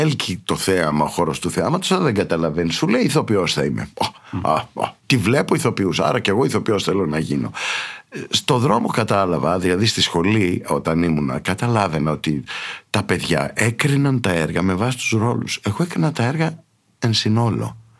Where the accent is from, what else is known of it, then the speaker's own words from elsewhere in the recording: Loutraki, Peloponnese, Greece; παρότι δεν είμαι από την Αθήνα, είμαι από το Λουτράκι, που είναι, ναι, όμως κοντά στην Αθήνα